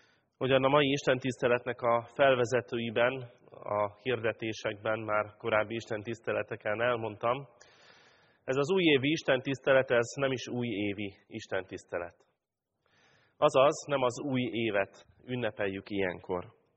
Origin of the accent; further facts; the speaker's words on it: Pápa, Veszprém County, Hungary; egy kisvárosban, Pápán, ahol felnőttem